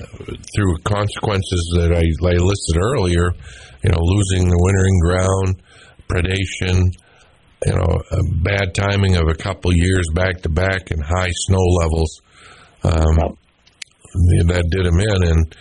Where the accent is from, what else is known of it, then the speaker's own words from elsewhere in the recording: Maine, United States; back when I was a kid growing up in Aroostook County in the 60s, 70s